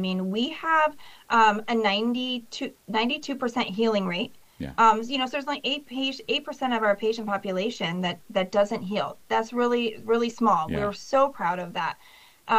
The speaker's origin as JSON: {"language": "English", "town": "Media", "region": "Illinois", "country": "United States", "tie": "born or raised there", "lives_now": "Burlington, United States", "said": "So I grew up in Media, went to Southern High School when that existed. So so this is where I'm born and raised. I do live in Burlington, Iowa"}